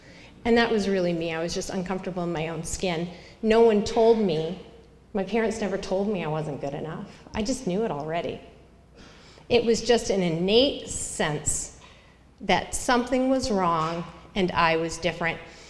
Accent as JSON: {"language": "English", "town": "Seattle", "region": "Washington", "country": "United States", "tie": "born or raised there", "said": "so I lived in a neighborhood in Seattle. I grew up in Seattle and in Queen Anne."}